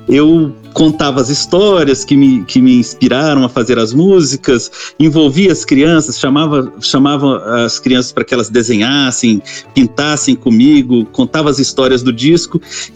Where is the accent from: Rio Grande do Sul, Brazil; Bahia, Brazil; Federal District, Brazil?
Federal District, Brazil; Brasília; Eu nasci em Brasília, nasci no Cerrado, sempre morei em regiões que tinham o Cerrado à minha volta, né?